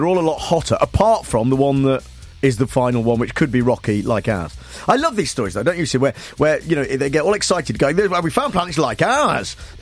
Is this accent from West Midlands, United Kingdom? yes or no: yes; West Midlands, United Kingdom; Mate, I'm from the West Midlands.